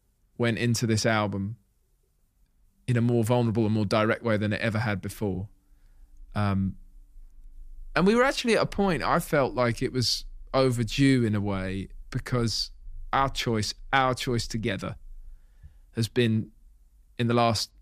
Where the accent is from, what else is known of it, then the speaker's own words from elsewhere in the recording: Hitchin, East of England, United Kingdom; And I went into my first year living away from Hitchin, my hometown.